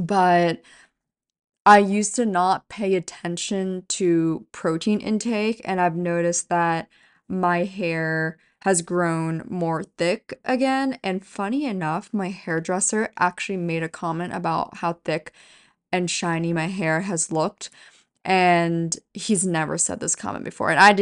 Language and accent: English; Pennsylvania, United States; now in New York, United States; there's actually a lot of farmers that are from my hometown in Pennsylvania, where I'm from, which is basically like the Amish capital of America.